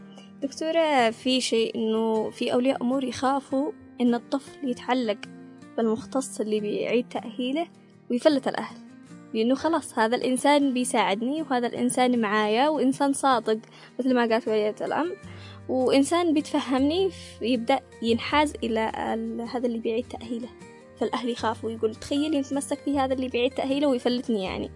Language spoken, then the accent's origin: Arabic; Yemen; إحنا مجتمع يمني